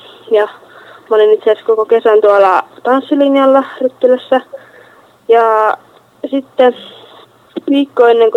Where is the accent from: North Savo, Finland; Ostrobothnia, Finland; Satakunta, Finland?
Ostrobothnia, Finland; Vaasa; ja olen 19 vuotta, tuun Vaasasta ja keväällä valmistuin lukiosta